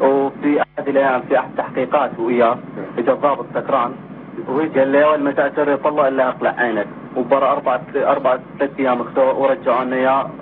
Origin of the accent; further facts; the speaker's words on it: Iraq; now in United States; لكن أنا قرار خروج من العراق مو بس على مود نفسي، على مود أطفالي أمين وعائلتي